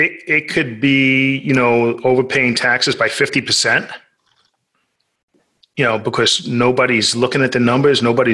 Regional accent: New York, United States; New York.

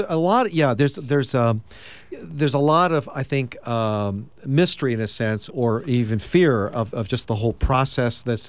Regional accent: Hagerstown, Maryland, United States; when I grew up in Hagerstown, it was a kind of a more liberal congregation.

